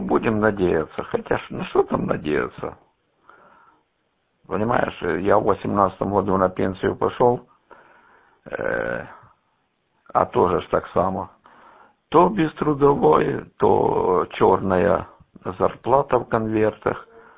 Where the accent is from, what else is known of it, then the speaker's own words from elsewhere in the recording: Sviatohirsk, Donetsk Oblast, Ukraine; now in Kropyvnytskyi, Ukraine; Я сам родом с Донецкой области, но я северная часть, город Святогорск, Красный Лиман, Святогорск. я имею в виду бывший лиман, сейчас он просто лиман. Так что я там до 83-го года жил.